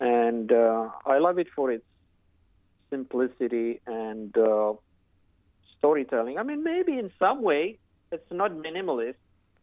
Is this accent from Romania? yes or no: yes; Romania; And so I heard it a number of times growing up in Romania.